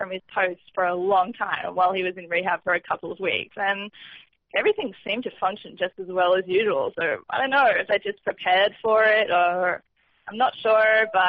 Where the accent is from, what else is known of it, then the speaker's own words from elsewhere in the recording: Canada; I am concerned about the future of hockey as a Canadian, I suppose.